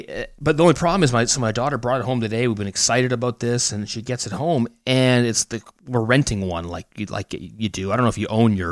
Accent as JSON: {"language": "English", "country": "Canada", "said": "I'm still Canadian."}